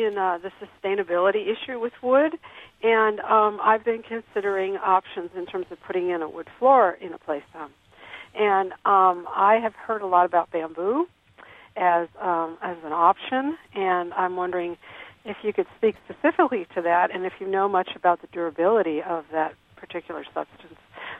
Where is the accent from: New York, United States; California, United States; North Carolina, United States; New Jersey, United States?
California, United States; Well, I grew up in California, and redwood was everywhere, you know.